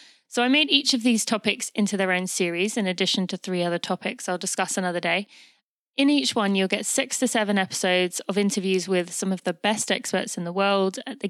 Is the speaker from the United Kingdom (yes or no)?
yes; United Kingdom; now in United States; I'm obviously British as well, but many people know that I live in the US.